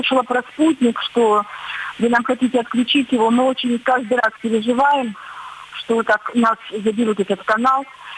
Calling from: Bishkek, Kyrgyzstan; Я зову вам из Кыргызстана, из Бишкека.

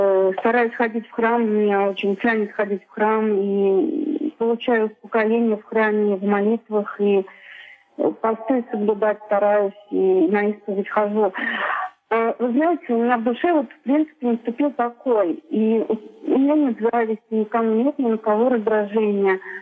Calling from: Moscow, Russia; из Москвы.

